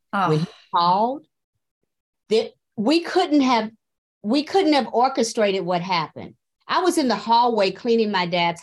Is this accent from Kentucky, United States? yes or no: yes; Louisville, Kentucky, United States; I think one of the most unique things about my path is that I came from Louisville, Kentucky